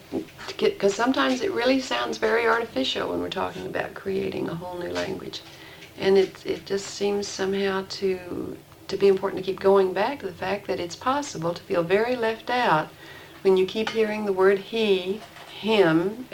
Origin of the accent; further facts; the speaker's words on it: Texas, United States; hey, I'm coming from Texas. I spent a good bit of time learning to say Miss and Mrs. because, of course, I grew up saying Ms.